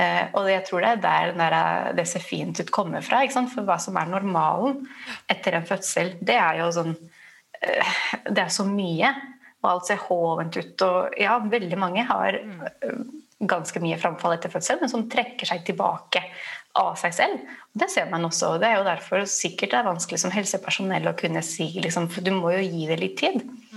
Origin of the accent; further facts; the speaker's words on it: Spain; now in Norway; men jeg vokste opp i Spania.